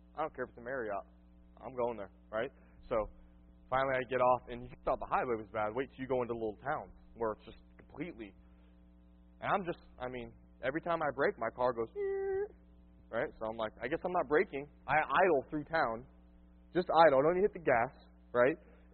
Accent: Dade City, Florida, United States; I'm from Florida. I was born in Dade City, okay? 29 years ago, okay?

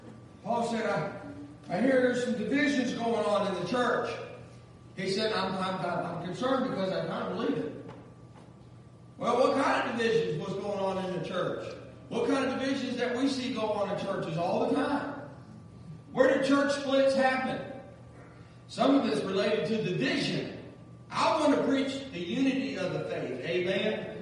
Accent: Kentucky, United States; that's how I talk, so I'm from Kentucky, so don't give up on me, okay?

